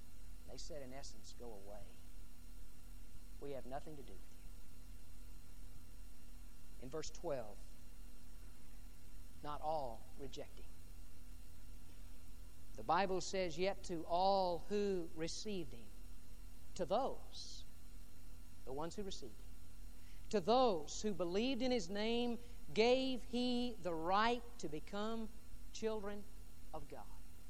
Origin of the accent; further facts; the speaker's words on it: Corpus Christi, Texas, United States; I grew up in Corpus Christi, and I love Mexican food.